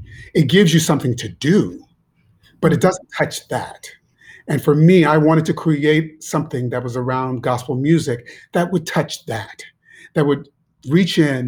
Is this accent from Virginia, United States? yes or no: no; Shaker Heights, Ohio, United States; I growing up in Shaker, I was pretty sheltered. And then I went to Carnegie Mellon for musical theater, but in Pittsburgh, but still pretty sheltered. And then I moved to New York in 1990